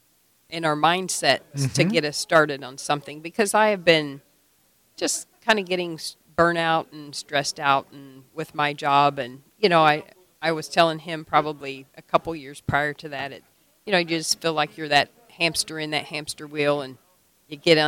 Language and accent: English; Oklahoma, United States; also born or lived in Illinois; I was born in Illinois, but I grew up in Oklahoma.